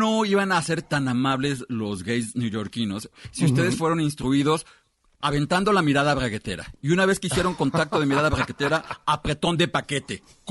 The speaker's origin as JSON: {"language": "Spanish", "town": "San Juan de Aragón", "region": "Mexico City", "country": "Mexico", "tie": "born or raised there", "said": "como yo no soy neoyorquino, ok, como yo soy oriundo de San Juan de Aragón."}